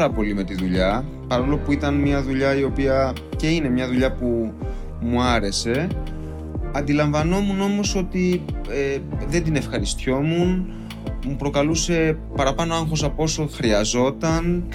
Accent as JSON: {"language": "Greek", "town": "Syros", "region": "South Aegean", "country": "Greece", "tie": "born or raised there", "moved": "as an adult", "lives_now": "Athens, Greece", "said": "είμαι 38 ετών και είμαι λογιστής. Γεννήθηκα και μεγάλωσα στη Σύρο. Στα 18 μου ήρθα στην Αθήνα για να σπουδάσω και έκτοτε ζω σε αυτήν."}